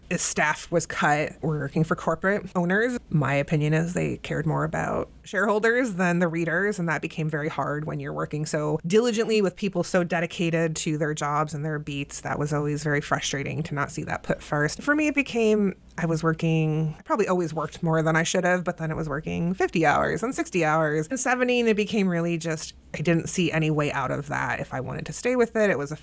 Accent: Oak Park, Illinois, United States; I grew up in Oak Park.

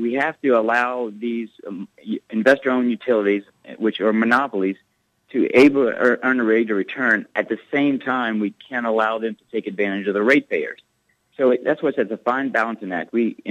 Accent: Louisiana, United States; I grew up in South Louisiana, and I'm a hunter and fisherman.

